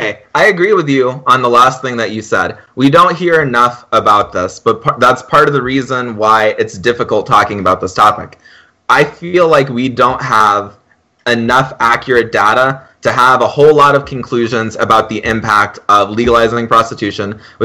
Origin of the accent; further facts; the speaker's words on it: Colombia; also born or lived in Honduras / Panama; I did say that I'm Latin American. I was raised in Colombia, Honduras, and Panama.